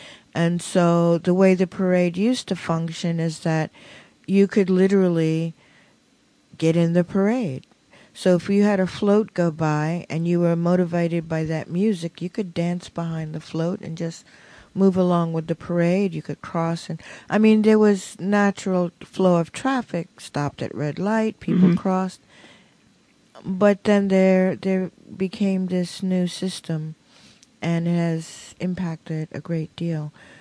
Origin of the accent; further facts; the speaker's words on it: New York City, New York, United States; I mean, I grew up in New York City, and it wasn't like that.